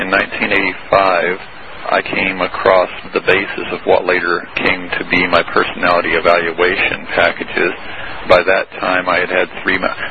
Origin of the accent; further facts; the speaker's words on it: Fairfield, California, United States; born there; now in Missouri, United States; Well, I was born in California.